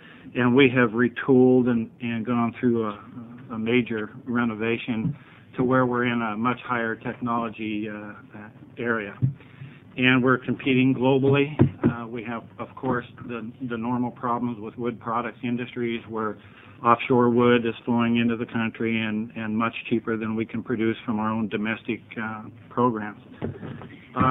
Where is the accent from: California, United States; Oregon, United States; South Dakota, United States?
Oregon, United States; Prineville; I come from Prineville, Oregon.